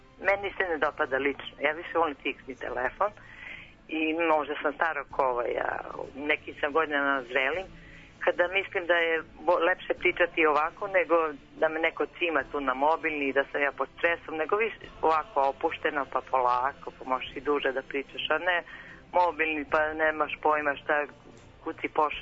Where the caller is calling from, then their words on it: Belgrade, Serbia; Ja sam sa Vračara.